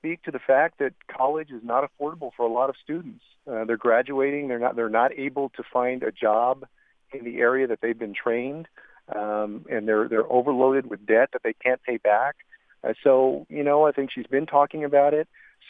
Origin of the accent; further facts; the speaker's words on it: Texas, United States; including my home state of Texas.